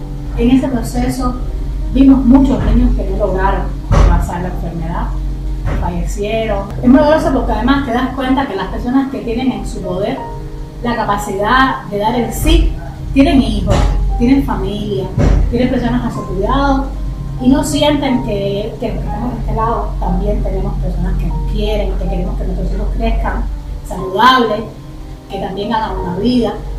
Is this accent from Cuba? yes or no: yes; Cuba; Tengo 45 años, soy ciudadana cubana